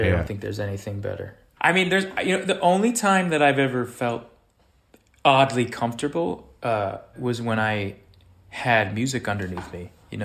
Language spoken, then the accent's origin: English; Los Angeles, California, United States; I grew up in Los Angeles, yeah.